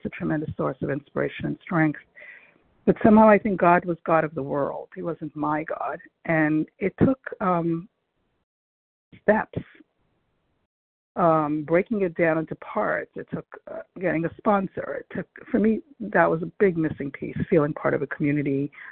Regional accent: Brooklyn, New York, United States; I'm from Brooklyn.

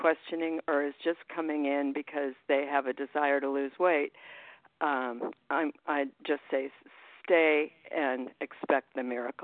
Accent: Arizona, United States; Yeah, I'm … I'm from Arizona

